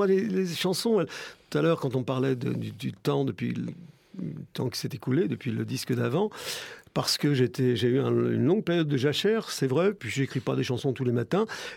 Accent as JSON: {"language": "French", "town": "Laval", "region": "Pays de la Loire", "country": "France", "tie": "born or raised there", "said": "Jarry, il est né dans ma ville natale, Laval."}